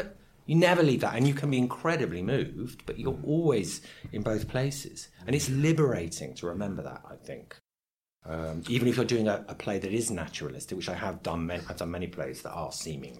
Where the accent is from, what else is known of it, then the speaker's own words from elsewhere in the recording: London, United Kingdom; growing up in London, there was a lot of that sort of stuff going on.